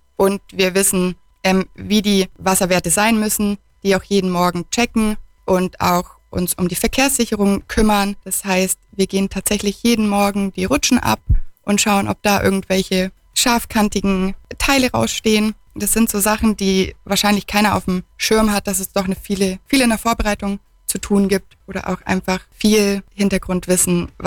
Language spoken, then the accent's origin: German; Kempten, Bavaria, Germany; Ja, genau. Ich bin aus Kempten